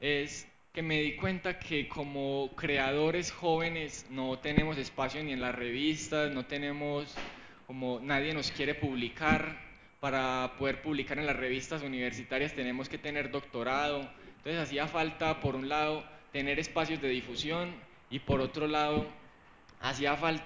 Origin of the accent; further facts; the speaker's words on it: Colombia; como colombiano tengo que rescatar, tengo que valorar la literatura de nuestro país